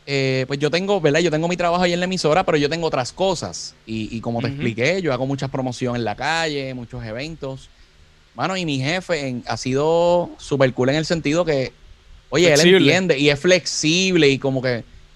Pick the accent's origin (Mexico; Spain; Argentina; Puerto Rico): Puerto Rico; Fajardo; Yo soy de Fajardo.